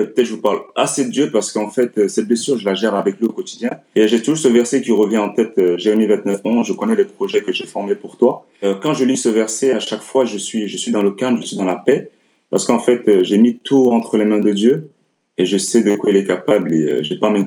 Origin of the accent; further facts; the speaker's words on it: Lyon, Auvergne-Rhône-Alpes, France; Mes débuts de carrière, je les ai fait à Lyon, parce que je suis originaire de Lyon de base.